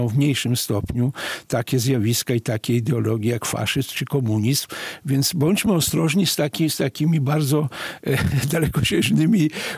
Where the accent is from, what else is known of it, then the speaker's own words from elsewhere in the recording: Belarus; ja jako prawosławny Białorusin